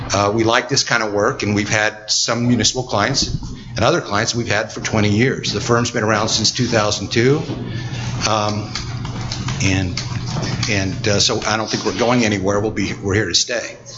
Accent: United States; But I grew up down in Carbon County

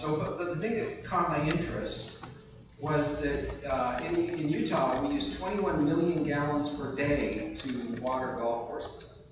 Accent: Canada; if you're in Canada, I'm from Canada

